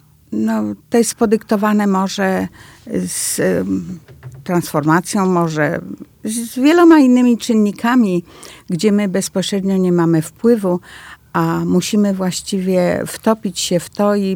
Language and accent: Polish; Grzędzice, West Pomeranian Voivodeship, Poland; born there; ja akurat nie tylko mieszkam, ale urodziłam się w Grzędzicach, więc ta wioska dla mnie jest sercem.